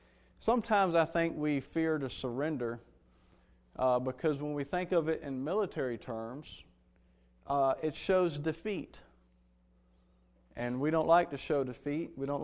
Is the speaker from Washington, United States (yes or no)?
no; Appomattox, Virginia, United States; I grew up, I was born and raised in Appomattox.